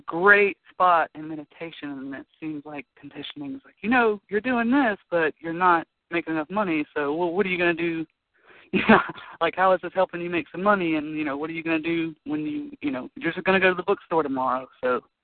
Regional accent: Mississippi, United States; I'm from Mississippi.

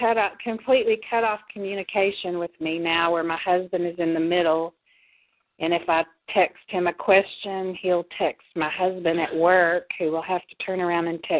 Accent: Odessa, Texas, United States; I'm from Odessa, Texas.

